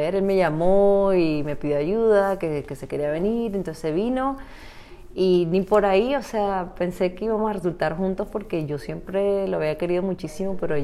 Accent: Barranquilla, Atlántico, Colombia; also born or lived in Bucaramanga; Mis hermanos nacieron en Bogotá unos y otros nacimos en Bucaramanga, pero mi papá su trabajo lo hizo en Barranquilla, entonces desde los 4 años crecí allí.

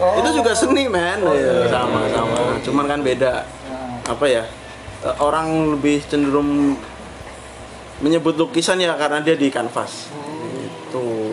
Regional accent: Java, Indonesia; moved away; Ya walaupun aku merantau jauh dari Pulau Jawa, tetap aku bawa gitu loh.

